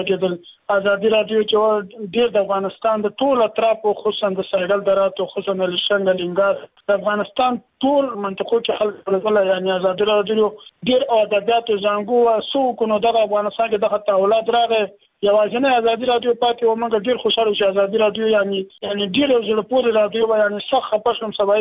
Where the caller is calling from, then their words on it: Shiraz, Fars, Iran; زه خپل په ایران کې مسافر یم د ایران د شیراز ولایت کې